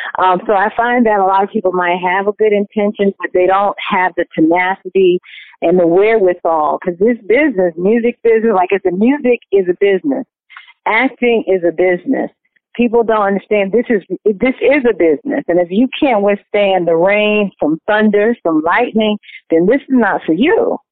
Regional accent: New York, United States; because I am from New York, and I'm jaded.

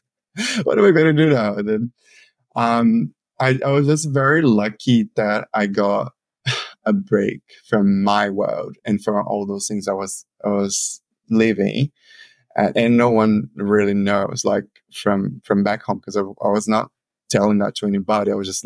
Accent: Brazil; now in Australia; He gave me the opportunity, which was like leaving Brazil in my hometown and coming to Australia.

